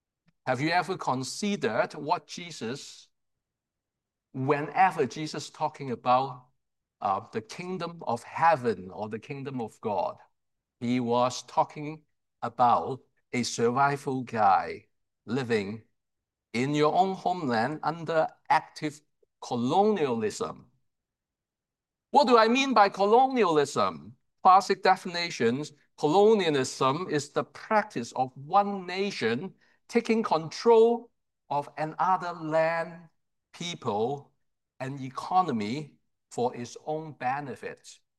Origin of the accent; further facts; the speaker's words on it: Hong Kong; moved away as an adult; for the first 18 years of my life, I was born and raised in Hong Kong, having a good life.